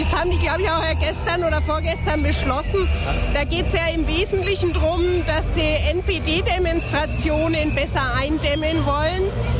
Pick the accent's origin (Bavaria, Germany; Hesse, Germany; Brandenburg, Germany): Bavaria, Germany; Wir sind aus Bayern, wir sind heute bloß hier immer angereist.